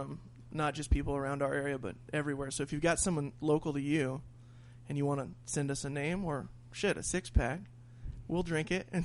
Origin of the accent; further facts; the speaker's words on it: California, United States; We hail from Southern California area